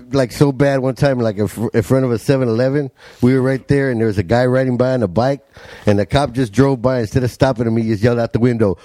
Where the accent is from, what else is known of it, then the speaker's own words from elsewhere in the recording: National City, California, United States; Well, I grew up in National City. Just right.